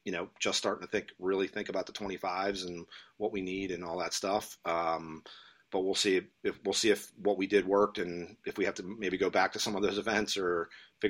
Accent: Baltimore, Maryland, United States; I'm from Baltimore. I would love to get, more MIA kids, more Baltimore kids.

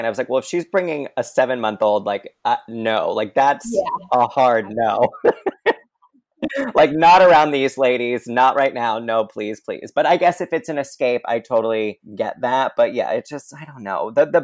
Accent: Rhode Island, United States; I am from Rhode Island originally.

